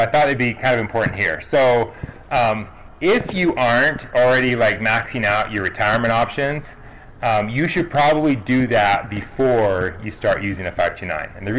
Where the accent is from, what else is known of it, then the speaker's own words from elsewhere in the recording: North Carolina, United States; I'm going to use California's plan instead of my home state of North Carolina.